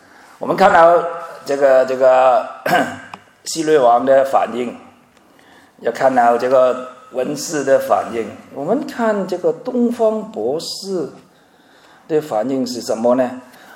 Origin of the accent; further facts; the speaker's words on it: China; 他们很可能是我们中国人，就算不是中国人也离我们中国不会太远